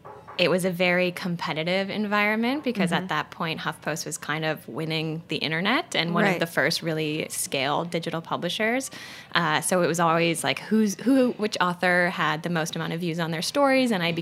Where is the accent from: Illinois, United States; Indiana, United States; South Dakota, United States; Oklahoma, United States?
Illinois, United States; Chicago; now in New York, United States; In Chicago.